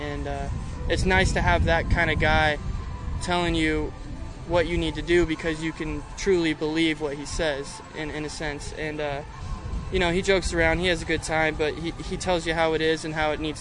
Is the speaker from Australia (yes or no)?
no; Washington, United States; I'm from Washington.